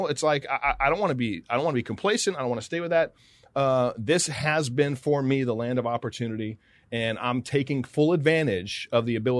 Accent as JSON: {"language": "English", "country": "United States", "said": "I'm an American."}